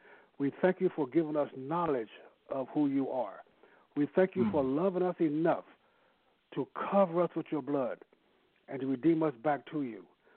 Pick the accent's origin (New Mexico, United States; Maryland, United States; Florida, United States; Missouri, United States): Missouri, United States; St. Louis; born there; I was born in St. Louis, in the inner city, poor parents. My grandfather was a pastor.